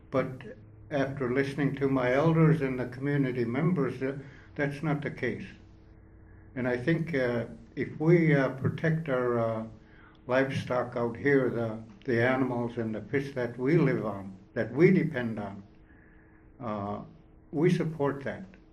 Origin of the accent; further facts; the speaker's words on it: Akiak, Alaska, United States; I'm from Akiak. I represent Akiak Native Community.